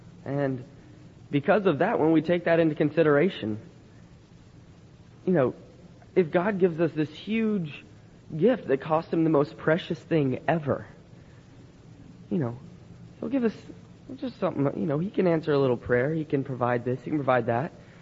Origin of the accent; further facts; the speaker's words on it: Tennessee, United States; I'm 18 and I'm from Tennessee.